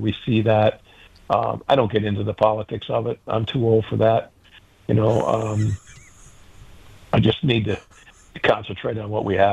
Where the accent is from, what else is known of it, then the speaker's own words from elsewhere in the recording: Syracuse, New York, United States; I was a young kid growing up in Syracuse, New York, 8 and 9, 10 years old, and I had the South Bend Tribune delivered to my home every day.